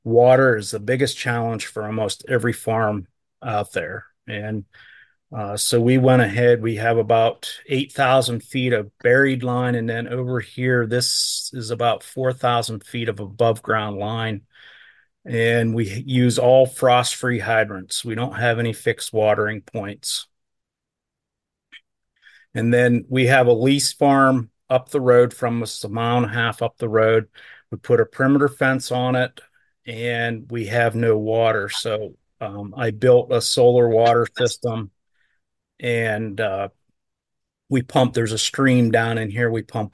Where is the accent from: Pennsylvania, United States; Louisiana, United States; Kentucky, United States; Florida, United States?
Pennsylvania, United States; I'm in northwestern Pennsylvania, kind of 2 hours south of Erie, Pennsylvania, 2 hours north of Pittsburgh, and about an hour and a half from Youngstown, Ohio.